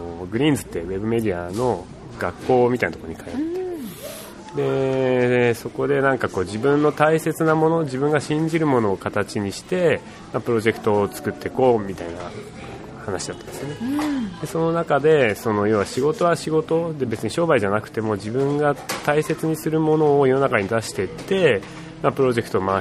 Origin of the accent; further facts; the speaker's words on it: Zushi, Kanagawa, Japan; also born or lived in Tokyo; 僕自身がこの逗子っていう町に生まれ育って、で一時東京に住んでたんですけど、その時にはもう子供と逗子に戻ってきていて